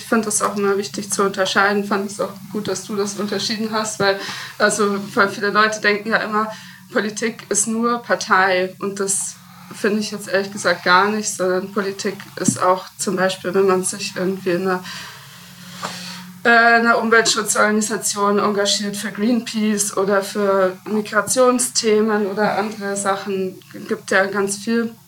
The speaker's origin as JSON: {"language": "German", "town": "Rosenheim", "region": "Bavaria", "country": "Germany", "tie": "born or raised there", "said": "ich bin ja in Rosenheim aufgewachsen und auch in einem relativ politischen Haushalt"}